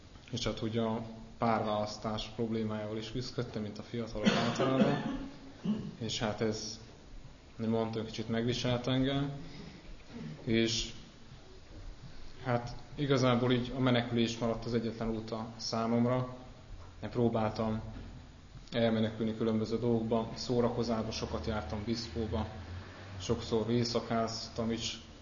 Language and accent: Hungarian; Budapest, Hungary; Budapesten is születtem, itt is nőttem föl. A gyerekkorom, fiatalkorom én szerintem egy hát olyan tipikus, átlagos budapesti gyermekkor, fiatalkor volt, lakótelepen nőttem föl.